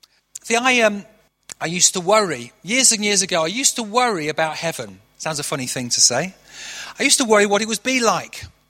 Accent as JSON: {"language": "English", "town": "Manchester", "region": "North West England", "country": "United Kingdom", "tie": "born or raised there", "said": "There's a church up near where I grew up in Manchester, and they've turned it into a gym."}